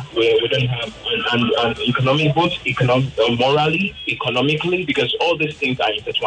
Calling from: Mushin, Lagos, Nigeria; I'm calling you from Moshin, Lagos.

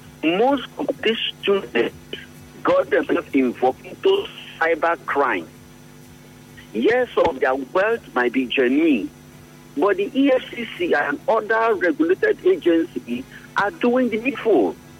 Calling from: Port Harcourt, Rivers, Nigeria; I'm calling from Port Harcourt.

